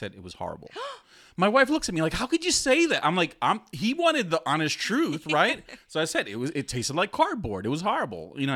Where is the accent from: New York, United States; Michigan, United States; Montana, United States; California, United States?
New York, United States; Brooklyn; growing up in Brooklyn and, you know, going to Coney Island summers